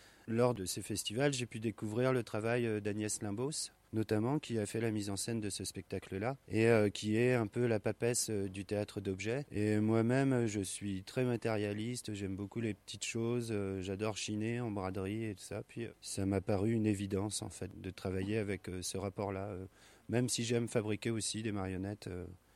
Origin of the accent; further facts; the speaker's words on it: Rennes, Brittany, France; tous les deux, nous, on vient de Rennes, Emma et moi, donc des Bretons.